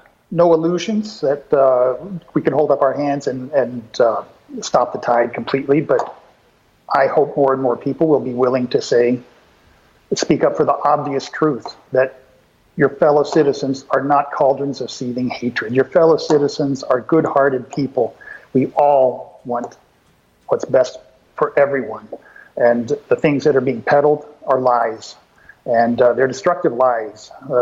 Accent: Brownwood, Texas, United States; born there; also born or lived in Milwaukee / Denver; I'm a Texas boy for generations back. I was born in Brownwood, Texas. You know, my family's from Ballinger, Texas, which is the little town outside the big town of Brownwood.

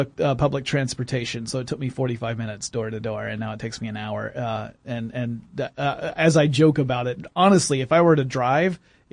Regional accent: Georgia, United States; In my hometown, like where I grew up, which is in rural Georgia, which it's no longer rural.

